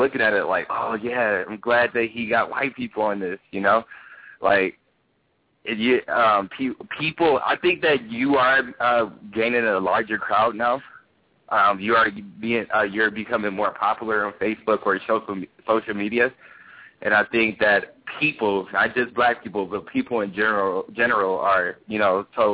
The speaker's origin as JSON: {"language": "English", "town": "Detroit", "region": "Michigan", "country": "United States", "said": "straight from Detroit"}